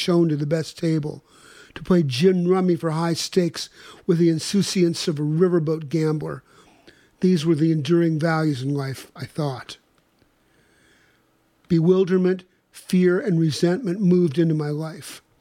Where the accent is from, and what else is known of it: Kansas, United States; born or raised there